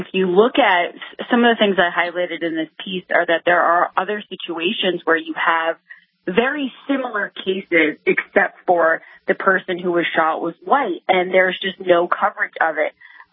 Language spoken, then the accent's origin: English; Boston, Massachusetts, United States; Yes, I'm from Boston, just outside of it, but yep, I'm here.